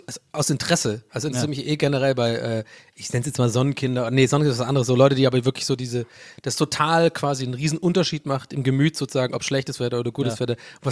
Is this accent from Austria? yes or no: no; Southern Germany, Germany; Ich komme ja aus dem Süden, also mir kannst du ja gar nicht kommen mit Hitze.